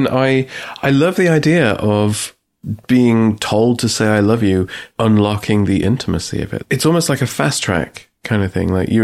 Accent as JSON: {"language": "English", "region": "England", "country": "United Kingdom", "said": "I'm English."}